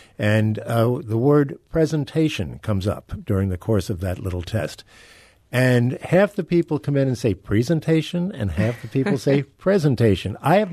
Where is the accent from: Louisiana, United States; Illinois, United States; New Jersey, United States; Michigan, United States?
New Jersey, United States; I grew up in New Jersey, which some people call Joysey.